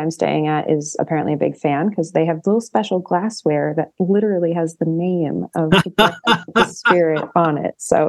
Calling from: Krakow, Lesser Poland, Poland; Yeah, I'm joining you from Krakow, Poland, where it has been snowing steadily and is a little winter wonderland over here.

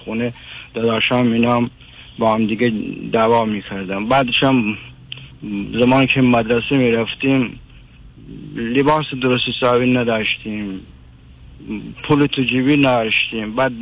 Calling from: Iran; من از ایران تماس میگیرم، حدوداً 40 سال سن دارم.

